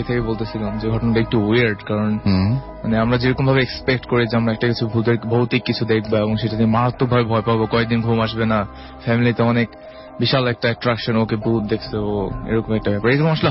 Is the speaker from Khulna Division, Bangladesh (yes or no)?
no; Chandpur, Chittagong Division, Bangladesh; আমরা অ্যাকচুয়ালি আমাদের গ্রামের বাড়ি যাচ্ছিলাম চাঁদপুর